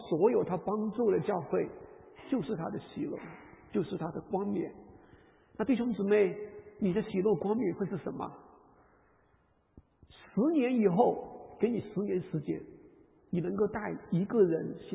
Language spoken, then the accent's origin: Chinese; China; 加上我们中国人的话， 喜欢把我们的这个差异性，我们的分歧最好把它藏起来